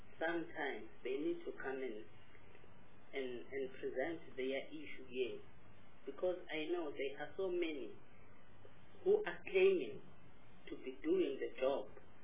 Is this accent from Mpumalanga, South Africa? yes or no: yes; Mpumalanga, South Africa; Chairperson, I'm from Mpumalanga.